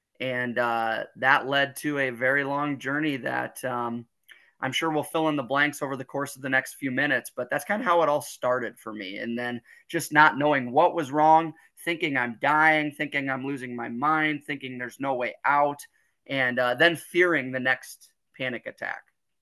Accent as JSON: {"language": "English", "town": "Sioux City", "region": "Iowa", "country": "United States", "tie": "born or raised there", "said": "I live in Iowa in the Midwest of the United States. Just a good old Midwestern boy, born and raised in Sioux City"}